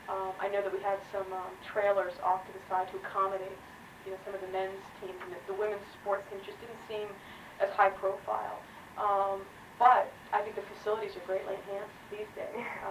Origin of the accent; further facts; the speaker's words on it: New Jersey, United States; I grew up, I was born in New Jersey and I graduated high school in New Jersey, though I spent some time in there out of the state of New Jersey.